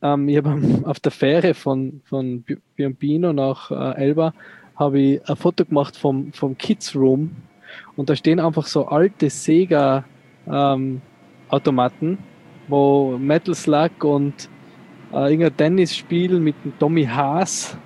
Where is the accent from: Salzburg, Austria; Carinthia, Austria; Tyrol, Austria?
Tyrol, Austria; Als Tiroler